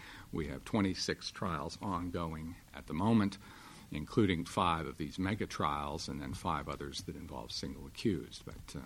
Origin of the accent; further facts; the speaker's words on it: Iowa, United States; a country one-sixth the area of my home state of Iowa.